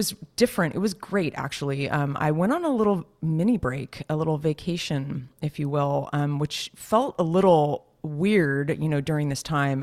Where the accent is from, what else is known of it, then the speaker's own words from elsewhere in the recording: Los Gatos, California, United States; I have a hard time going back to my hometown, Los Gatos, which is a really, really nice town.